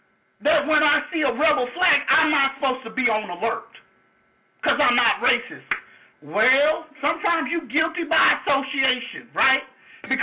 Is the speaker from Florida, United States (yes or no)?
no; Louisiana, United States; I'm from Louisiana. I'm a proud Southerner. But you best remember I grew up in the deep part of the South, Louisiana.